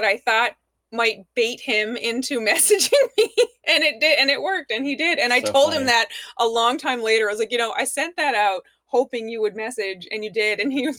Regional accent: Newfoundland and Labrador, Canada; now in Truro, Canada; I'm an entrepreneur here in Nova Scotia, in Truro. I'm originally from Newfoundland, and I've been here for, it'll be 10 years this year, actually.

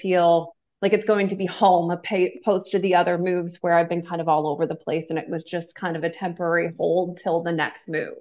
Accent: Port Dover, Ontario, Canada; also born or lived in Sarnia / Cochrane; now in Owen Sound, Canada; So I grew up in Norfolk County, so that's Port Dover, Ontario, and then my husband works for Ontario Power Generation, so I've had the joys of moving across the province. I've been based out of Sarnia, and then we were as far as Cochrane

